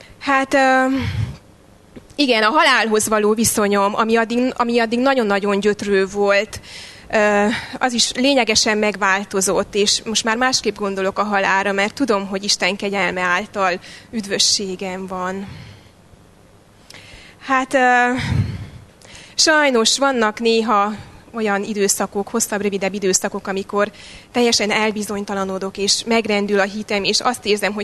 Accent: Transylvania, Romania; Én Erdélyben születtem, és ott is nevelkedtem egy református családban.

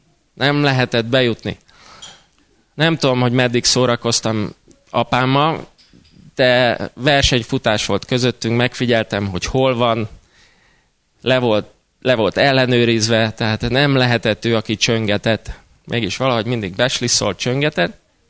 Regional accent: Budapest, Hungary; 11 kerületben nőttem föl, szüleimnél.

